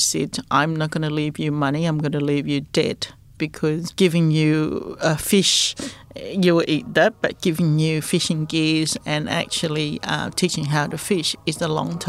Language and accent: English; Mabara, Timor-Leste; English is a second language; I'm from East Timor. From a little village called Mabara that is about an hour away from Dili. It's a very small village by the seaside.